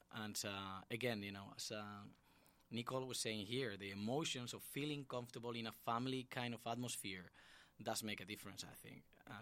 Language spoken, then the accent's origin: English; Basque Country, Spain; English is a second language; I come from the Basque Country, which is between Spain and France, up in the north of Spain. And my parents are not born native speakers of Basque, but I was raised in the school system, dual school system, where I was taught the Basque language